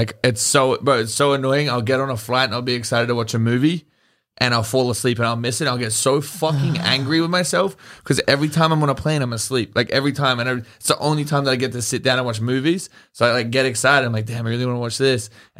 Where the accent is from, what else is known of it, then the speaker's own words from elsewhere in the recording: Australia; growing up in Australia, you're on the toilet for like 2 seconds